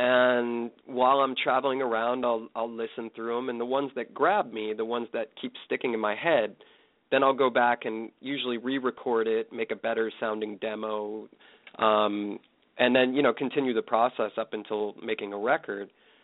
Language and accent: English; Auburn, Massachusetts, United States; also born or lived in East Longmeadow; I grew up in East Longmeadow, or actually lived there until I was 5, and then moved to, to Auburn.